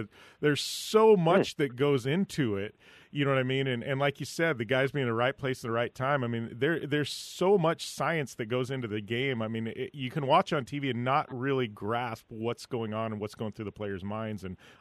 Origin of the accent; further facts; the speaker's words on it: Arizona, United States; and this is funny because I'm from Arizona, so obviously I'm a Diamondbacks fan.